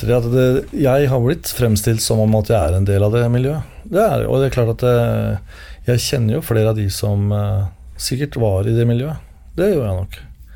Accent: Finnskogen, Innlandet, Norway; jeg vokste opp på Finnskogen. Jeg var 2 år gammel når vi flyttet opp til Finnskogen

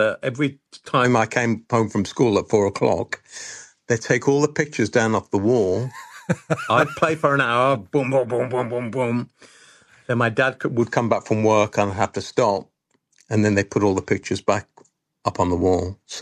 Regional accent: Birmingham, West Midlands, United Kingdom; we grew up on Bond movies and, you know, there we were in a very dark and dank Birmingham growing up.

